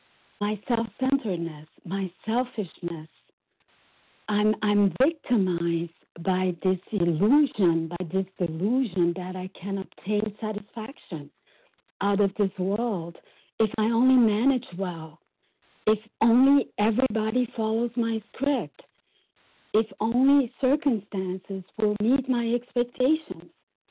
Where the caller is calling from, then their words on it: Brazil; English is a second language; I'm calling from Brazil.